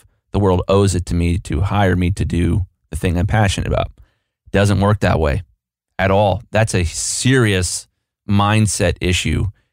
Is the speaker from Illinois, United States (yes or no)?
no; Columbus, Ohio, United States; You know, Dave Thomas, I'm from Columbus, Ohio.